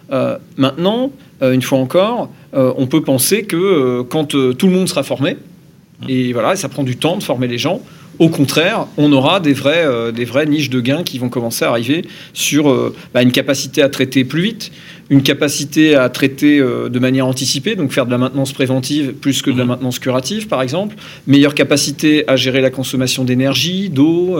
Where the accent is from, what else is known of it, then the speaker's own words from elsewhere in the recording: Normandy, France; Je vais faire une réponse de Normand, mais je suis Normand.